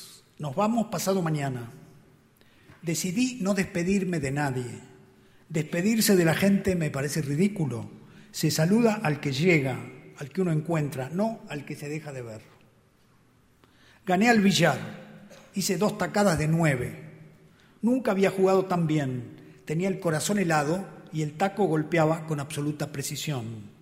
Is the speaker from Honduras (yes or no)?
no; Adrogué, Buenos Aires Province, Argentina; born there; En marzo de 1957 abandonamos medio clandestinamente a Adrogué, un suburbio de Buenos Aires donde yo había nacido y donde había nacido mi madre, y nos fuimos a Mar del Plata, una ciudad que está a 400 kilómetros al sur de la provincia de Buenos Aires.